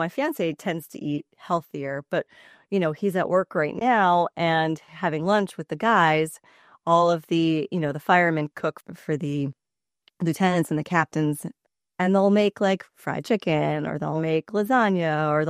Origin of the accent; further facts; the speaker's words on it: New York City, New York, United States; I grew up in New York City, so if I'm saying this, then it's got to be true for everybody else